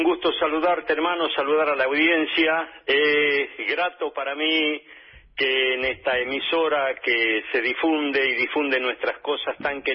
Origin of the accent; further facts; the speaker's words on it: San Miguel de Tucumán, Tucumán, Argentina; born there; now in Bellavista, Argentina; Yo nací en San Miguel de Tucumán, en la ciudad de Tucumán.